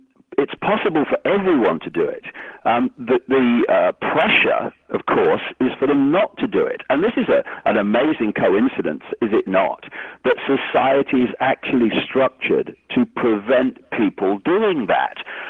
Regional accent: Leicester, East Midlands, United Kingdom; born there; I was born in Leicester, England, I'm English and all this stuff

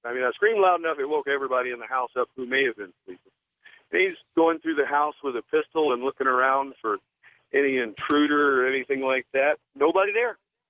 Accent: St. Augustine, Florida, United States; I was in central Florida, south of my hometown of St. Augustine. And being from a native family there for many years, I'm a Menorcan, and we've kind of study our history and know who we all are

